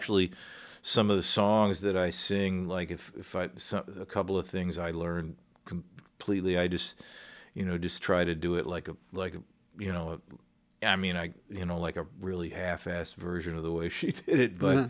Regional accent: Virginia, United States; I'm from here and Virginia, but, you know, he considered me a Southerner

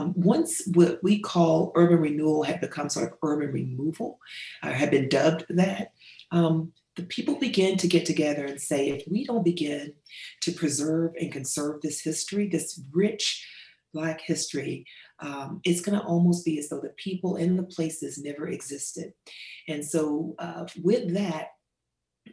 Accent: Knoxville, Tennessee, United States; I am a native Knoxvillian. I was born and raised in Knoxville, certainly not during the time of urban renewal.

